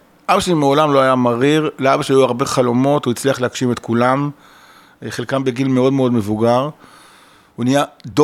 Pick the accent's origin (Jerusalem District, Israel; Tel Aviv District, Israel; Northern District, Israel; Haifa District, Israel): Tel Aviv District, Israel; Bat Yam; אני גדלתי בבת ים.